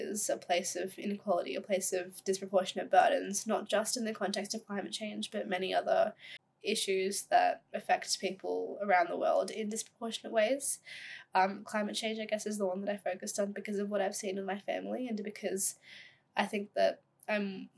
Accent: India; born there; I'm 19 years old and I was born in India.

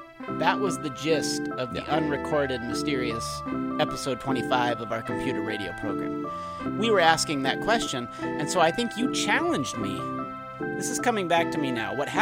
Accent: Midwest, United States; I'm from the Midwest.

